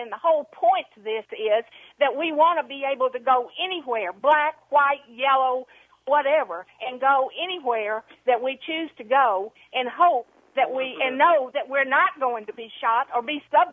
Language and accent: English; the South, United States; I love it. I'm from the South